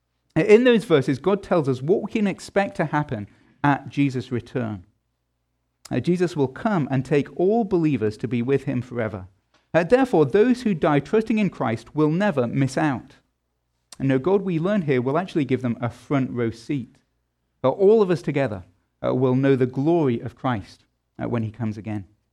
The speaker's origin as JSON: {"language": "English", "region": "England", "country": "United Kingdom", "said": "I'm from England."}